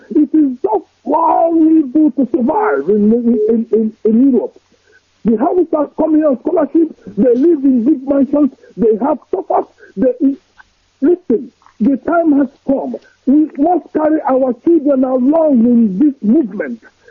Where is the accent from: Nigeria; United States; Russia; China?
Nigeria; now in London, United Kingdom; I'm from Orodom, Biafra land. I'm calling from London, UK.